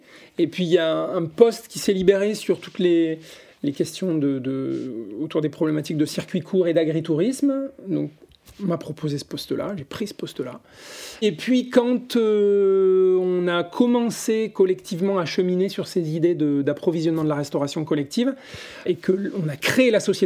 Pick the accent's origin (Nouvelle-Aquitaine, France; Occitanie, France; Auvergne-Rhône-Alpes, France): Auvergne-Rhône-Alpes, France; Saint-Étienne; Moi, je viens du Pilat, en fait, entre Annonay et Saint-Étienne. Donc, j'ai vécu toute ma jeunesse et ma scolarité à Saint-Étienne